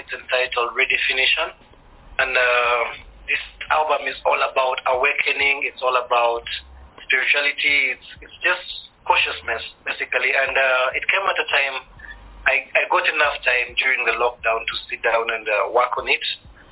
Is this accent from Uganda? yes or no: yes; Uganda; also born or lived in Kenya / Tanzania; now in Rwanda; I was born in Uganda, born a refugee, because I'm Rwandan. I grew up in Uganda and all these other different parts of East Africa, namely Kenya, Tanzania. And then after that, I had to go back to Rwanda to embrace my roots